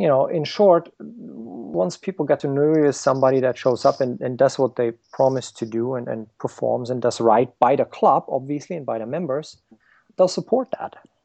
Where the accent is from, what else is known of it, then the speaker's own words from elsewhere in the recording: Germany; I grew up in Germany. That's where I got certified as a Finnish carpenter.